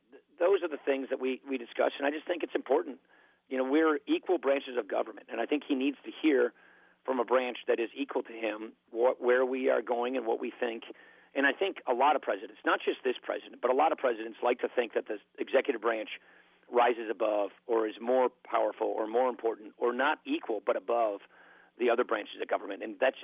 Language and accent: English; Janesville, Wisconsin, United States; a little personal story of just a guy growing up in Janesville